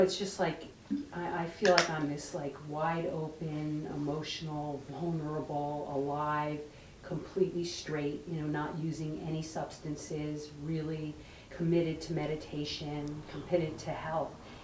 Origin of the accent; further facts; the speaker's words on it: Colorado, United States; I said, I'm from Colorado, and I spend a lot of time outside.